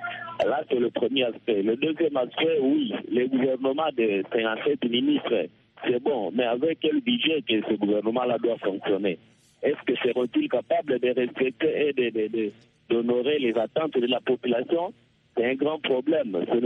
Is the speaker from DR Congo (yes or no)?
yes; DR Congo; Oui, nous sommes Congolais tous unis